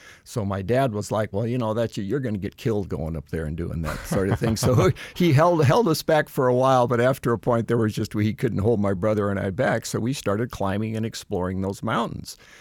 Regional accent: Bishop, California, United States; also born or lived in Moscow, Idaho; And I was born in Moscow, Idaho, but our family moved to a little town in Eastern California, a little town called Bishop on the eastern side of the Sierra.

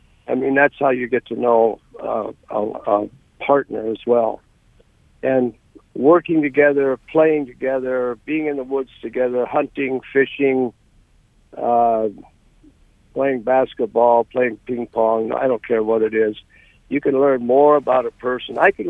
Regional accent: Petersburg, United States; born there; I was born here in Petersburg. I'm 85.

